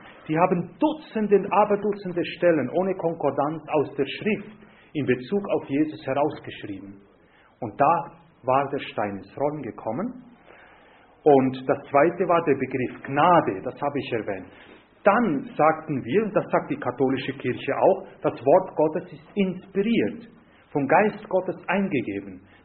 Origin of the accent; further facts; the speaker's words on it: Italy; kam der 8. Dezember, ein großes katholisches Volksfest, wie in Südamerika, Polen oder ebenso auch bei uns in Italien.